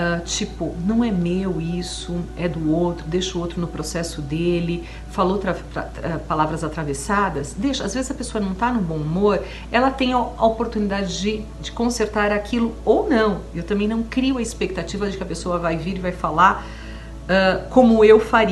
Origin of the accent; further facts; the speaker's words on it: Brazil; moved away; e eu, que venho do Brasil, tenho vínculos no Brasil, né?